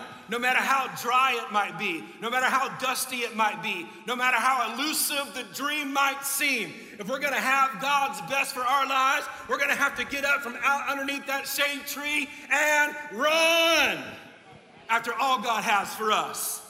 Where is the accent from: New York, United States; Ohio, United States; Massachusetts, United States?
Ohio, United States; Marion; in Marion, Ohio. It's about 40 minutes north of Columbus, Ohio. It's the town that I grew up in, my hometown.